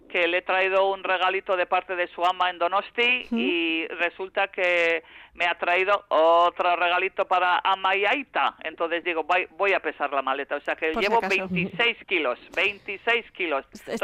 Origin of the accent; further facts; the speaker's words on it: Australia; Spanish is a second language; now in Bilbao, Spain; hace 40 años llegué, están ahí, o sea, siempre han estado. Y la verdad que Bilbao ya es mi casa, aunque yo siempre seré australiana.